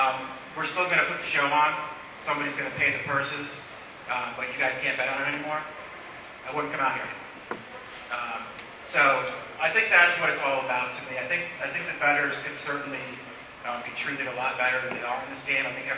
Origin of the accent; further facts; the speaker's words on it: Saratoga Springs, New York, United States; I grew up in Saratoga Springs.